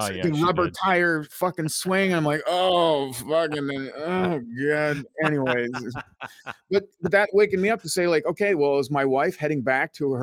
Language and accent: English; Ottawa, Ontario, Canada; Our house and everything we're building here, putting down roots, you know, in my hometown of Ottawa, that's more important than anything for me.